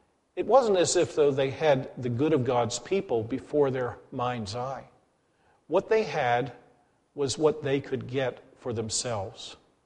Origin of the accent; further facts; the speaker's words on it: Gettysburg, Pennsylvania, United States; I personally come from a town that had one of the greatest killing times in American history, born and raised in Gettysburg.